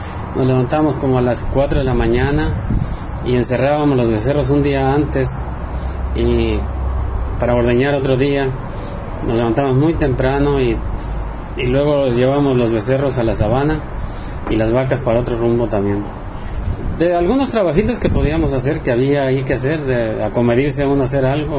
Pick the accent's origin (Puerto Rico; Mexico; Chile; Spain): Mexico; Bacadehuachi, Sonora; born there; Yo nací en México, en Bacadehuachi, el pueblo se llama Bacadehuachi, Sonora. Está para el este de Hermosillo, cerca de la línea con Chihuahua.